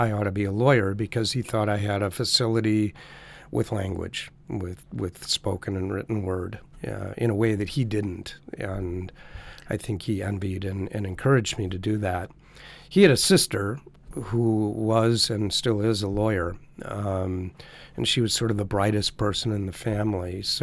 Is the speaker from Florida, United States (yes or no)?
no; Milwaukee, Wisconsin, United States; I was born in Milwaukee, Wisconsin, and lived there until I went off to college.